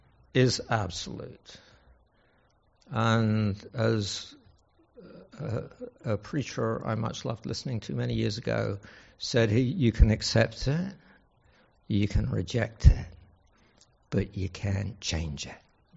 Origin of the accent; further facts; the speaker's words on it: England, United Kingdom; now in United States; Well, I come from England. England's 25 years ahead of America in decline, or it was at that point.